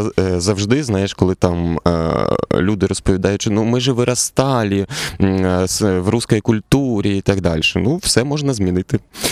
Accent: Lviv, Lviv Oblast, Ukraine; Так, я виріс у Львові, на Майорівці, на вулиці Медової печери. У нас там ліс недалеко, Погулянка

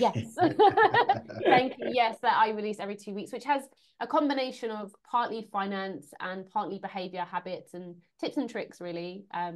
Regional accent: London, United Kingdom; now in Manchester, United Kingdom; I bought a flat in Manchester, and I'm from London. I don't know anyone in Manchester

